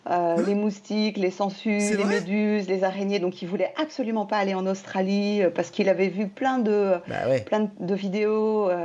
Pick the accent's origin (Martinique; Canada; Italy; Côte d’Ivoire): Martinique; Et moi, je déteste le froid. J'ai grandi à la Martinique.